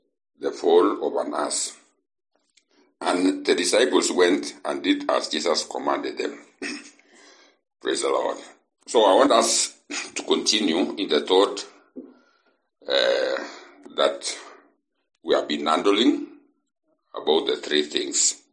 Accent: Elboinet, Kenya; English is a second language; I come from Kenya, a place called Elboinet.

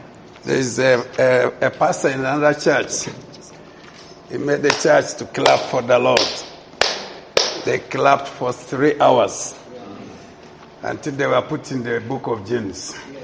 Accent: Kampala, Central Region, Uganda; I come from Uganda, East Africa.

